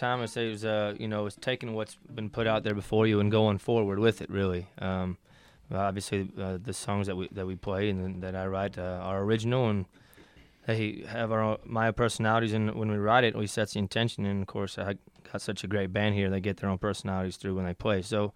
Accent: St. Louis, Missouri, United States; St. Louis, Missouri.

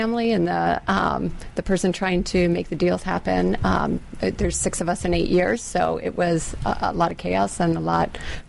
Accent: Virginia, United States; I grew up here in Fairfax County.

